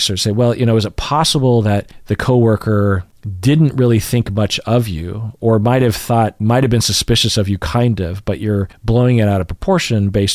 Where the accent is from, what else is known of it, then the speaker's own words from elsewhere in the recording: Sammamish, Washington, United States; I grew up in Sammamish, Washington, in a house that was completely obscured by trees.